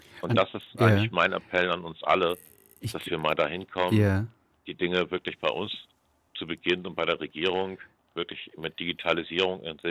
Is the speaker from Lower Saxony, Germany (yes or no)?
no; Hamburg, Germany; now in Wolfen, Germany; Moin, eigentlich bin ich Hamburger, aber.